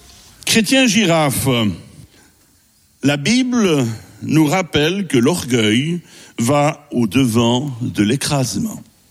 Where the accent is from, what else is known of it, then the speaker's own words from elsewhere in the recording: Switzerland; je suis suisse hein, quand même, on est toujours un peu prudent quand même.